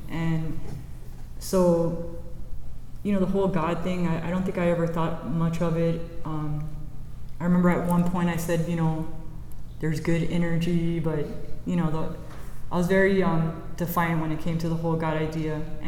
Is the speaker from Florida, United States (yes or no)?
yes; Miami, Florida, United States; moved away as an adult; In September, I moved here from Miami. I lived in Miami for 40 years, so I've never been away from my hometown.